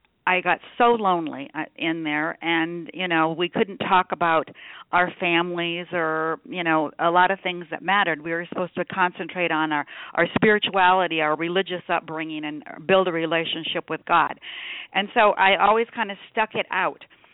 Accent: Nebraska, United States; I was raised in Nebraska and as a Catholic, went to Catholic grade school and high school, and from there I entered the convent.

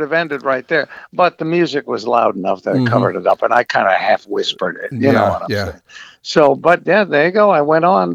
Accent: Brooklyn, New York, United States; I was on a subway train in New York City because I grew up in Brooklyn.

